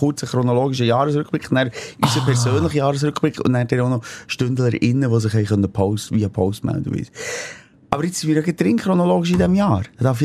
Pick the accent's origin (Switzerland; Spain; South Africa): Switzerland; jetzt geht es ins Penalty-Schießen mit der Erfahrung als Schweizer.